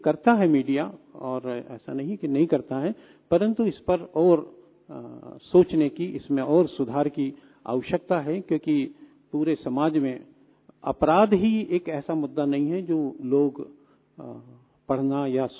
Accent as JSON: {"language": "Hindi", "town": "Indore", "region": "Madhya Pradesh", "country": "India", "said": "देखिए, मैं इंदौर शहर से हूँ और इंदौर शहर मध्य प्रदेश की, या यूं कहें देश की, हिंदी पत्रकारिता की राजधानी रही है।"}